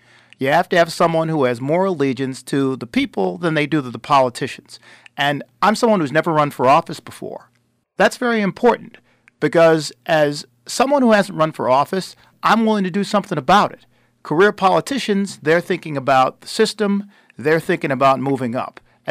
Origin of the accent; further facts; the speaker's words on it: Buffalo, New York, United States; I grew up upstate in Buffalo, New York, and I had a lot of great things come to me in life because of my parents, who worked very hard